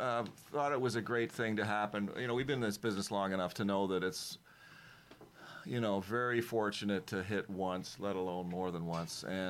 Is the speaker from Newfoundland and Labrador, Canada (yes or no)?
no; Toronto, Ontario, Canada; born there; I was born in Toronto.